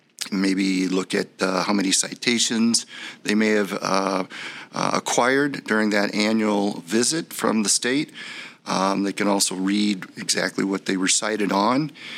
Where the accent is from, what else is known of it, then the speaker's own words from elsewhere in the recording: Redford Township, Michigan, United States; I grew up in Redford Township, right across from the original village, Village of Redford.